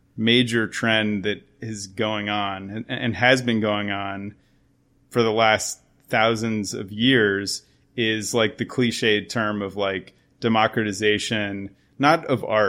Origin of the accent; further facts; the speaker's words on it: Naples, Florida, United States; Just to go back to my childhood, I grew up in Naples, Florida.